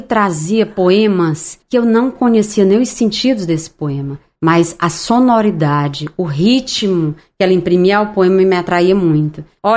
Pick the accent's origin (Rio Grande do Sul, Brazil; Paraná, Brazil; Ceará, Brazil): Ceará, Brazil; Itapipoca; Nós não tínhamos ainda luz elétrica, eu morava na cidade do interior, sou de Itapipoca.